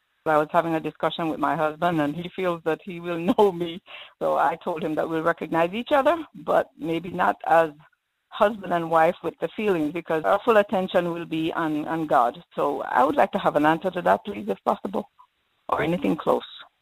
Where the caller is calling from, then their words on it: Washington, District of Columbia, United States; I'm calling from Washington, D.C.